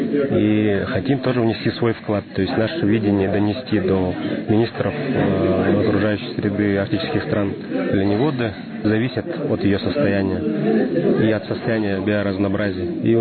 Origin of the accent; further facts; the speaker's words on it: Sakha Republic, Russia; Вот я сам родом с Якутии, и у нас в Южной Якутии